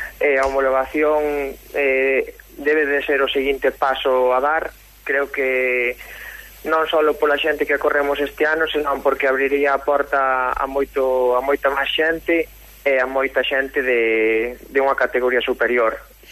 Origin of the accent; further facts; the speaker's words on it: A Pastoriza, Galicia, Spain; son de Lugo, bueno, son de La Pastoriza, encántame correr en Lugo.